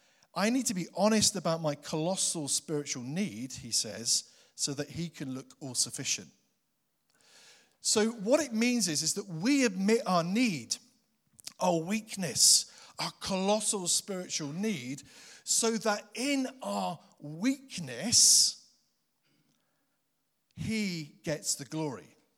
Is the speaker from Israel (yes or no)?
no; England, United Kingdom; born there; also born or lived in Highlands, Scotland; I became a Christian at the age of 18. So I was born in England and born again in Scotland, which was a great way around. So for 30 years, I've been trying to rediscover my Highland accent, but I haven't been able to rediscover that accent.